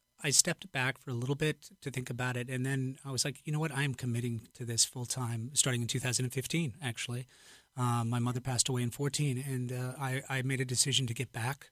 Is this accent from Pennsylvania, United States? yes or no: no; Maine, United States; I love being in Maine. I'm from Maine. I always feel at home here.